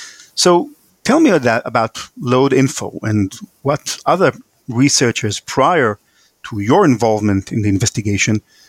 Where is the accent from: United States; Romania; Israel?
Israel; I'm from Israel